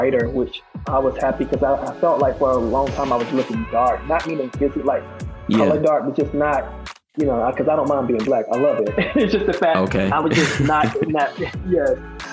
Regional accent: North Carolina, United States; I did not smoke marijuana. I was being from North Carolina, I'm just like, no, I'm not doing it.

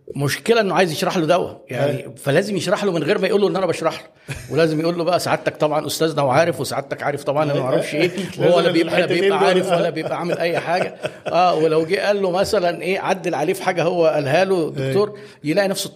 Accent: Egypt; لا ده اللي هو عندنا في مصر اللي هو ال 100 مليون مدرب الفريق

